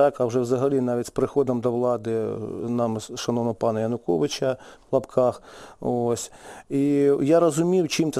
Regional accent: Sumy Oblast, Ukraine; тим більше, що я сам родом із Сумщини, так, ось, це Східна теж область

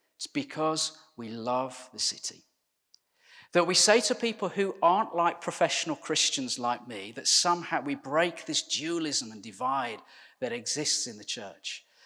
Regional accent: West Midlands, United Kingdom; So I grew up outside Birmingham, as you know.

